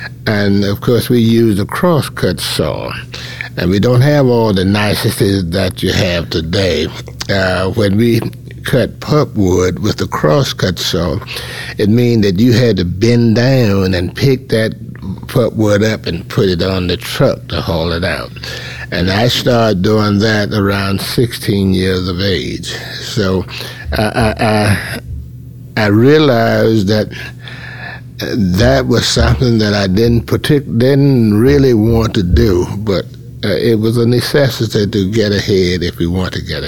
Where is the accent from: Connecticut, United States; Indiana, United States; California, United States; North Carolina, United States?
North Carolina, United States; I was born in Bertie County, rural county, April 11th, 1921.